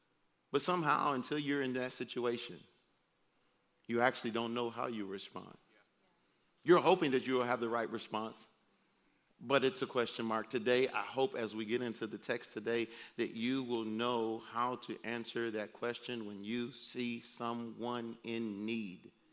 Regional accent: Detroit, Michigan, United States; Now, I grew up in Detroit, and all of Detroit, to me, is the inner city, and it was a rough life

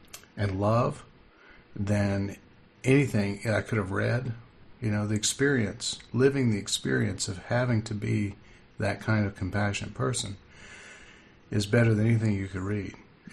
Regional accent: Texas, United States; Yeah, I grew up. I was born near Lubbock, and that's when we talked about it.

